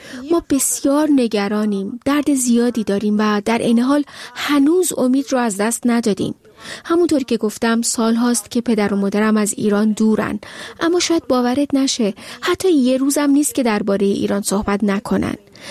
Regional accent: Tel Aviv, Tel Aviv District, Israel; منم بعد از انقلاب در تل‌آویو پایتخت اسرائیل به دنیا اومدم. در شهری بسیار مدرن و باز بزرگ شدم، اما در خونه کاملا ایرانی.

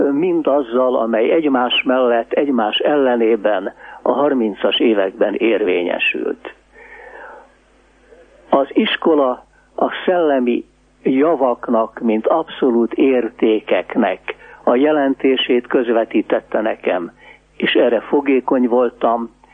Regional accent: Budapest, Hungary; A külső angyalföldön születtem, és ott nőttem fel.

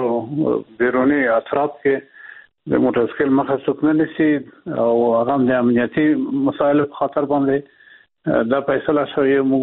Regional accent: Afghanistan; موږ د افغانستان خلک یو او د افغانستان نه جزا نه یو

